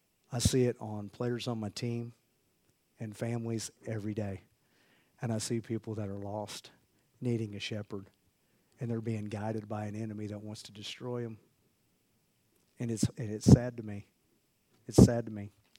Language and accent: English; Oklahoma, United States; I'm still saying my ain'ts. I'm still from Western Oklahoma.